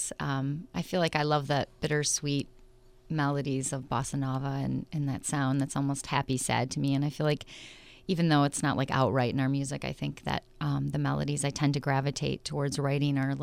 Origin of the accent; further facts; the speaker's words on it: Michigan, United States; especially like I loved growing up in Michigan, too.